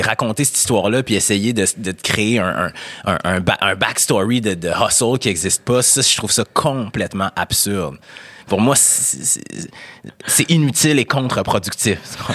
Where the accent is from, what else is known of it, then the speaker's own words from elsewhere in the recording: Quebec City, Quebec, Canada; moi, j'ai grandi à Québec. Mes parents étaient pas riches, mais ils étaient pas pauvres.